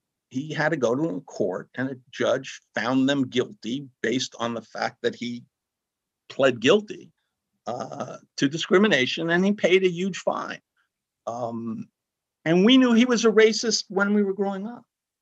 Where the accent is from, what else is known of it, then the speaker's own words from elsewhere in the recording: Brooklyn, New York, United States; But I grew up in Trump Village as a child in Brooklyn